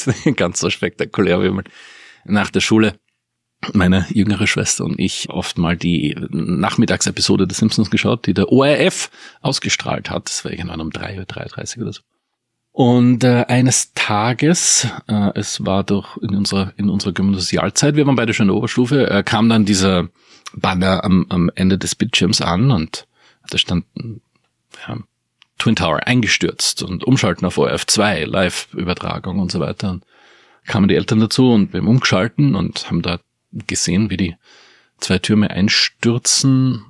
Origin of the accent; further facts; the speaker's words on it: Eckersdorf, Styria, Austria; Ich bin aufgewachsen in Eckersdorf bei Graz und hatte eine glückliche Kindheit. Das ist sehr ländlich geprägte Gemeinde.